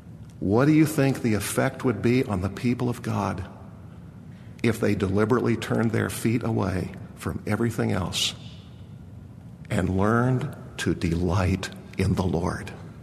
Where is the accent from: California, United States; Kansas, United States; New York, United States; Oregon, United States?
Kansas, United States; I grew up in Kansas. We very often had a bird dog.